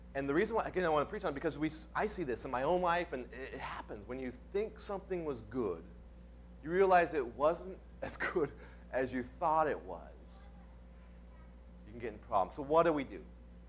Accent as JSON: {"language": "English", "region": "Montana", "country": "United States", "tie": "born or raised there", "said": "I grew up in Montana where there's a lot of Native Americans."}